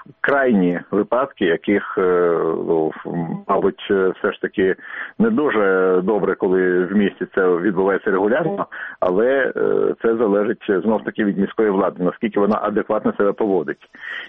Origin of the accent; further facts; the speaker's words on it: Kyiv, Ukraine; У нас є наш стародавній Київ, і ми, кияни, мусимо свою спадщину все ж таки зберігати.